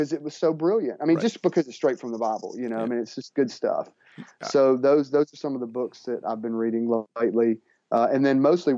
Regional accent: Mississippi, United States; I love catfish. I'm from Mississippi.

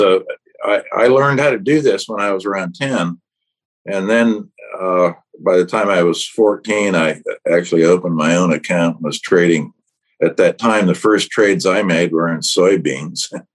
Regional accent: Iowa, United States; At that time, I grew up in Iowa, and one of my grandfathers had a pretty large egg candling operation.

